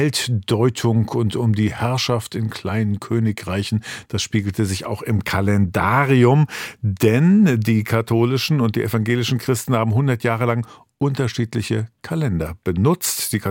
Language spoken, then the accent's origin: German; Northern Germany, Germany; denn da, wo ich herkomme, in Norddeutschland, da sagt man sogar zwischen den Tagen.